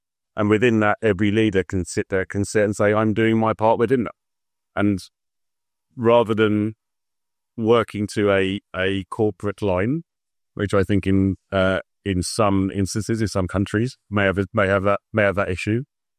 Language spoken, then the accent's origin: English; Wembley, London, United Kingdom; I'm mixed race. I grew up in Wembley.